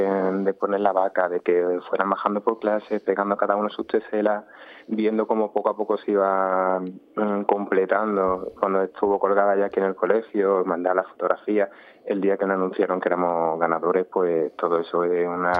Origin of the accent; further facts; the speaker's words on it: Córdoba, Andalusia, Spain; yo soy de Córdoba, tengo la cova siempre presente desde pequeño